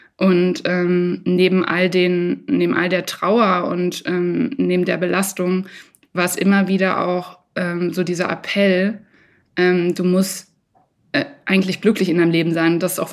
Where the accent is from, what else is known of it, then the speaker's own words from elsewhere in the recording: Dortmund, North Rhine-Westphalia, Germany; in meiner Heimat in Dortmund.